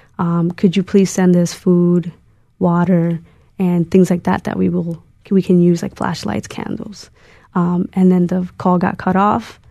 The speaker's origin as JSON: {"language": "English", "region": "south", "country": "Puerto Rico", "said": "Because I'm from the South, I know that we're going to be sending stuff out to the South of Puerto Rico to help out our family and friends there."}